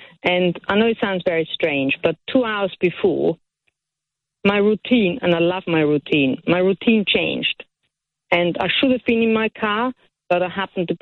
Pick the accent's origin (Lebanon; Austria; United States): Austria; English is a second language; You know, I'm from Austria, so obviously. You can hear I'm not from around here.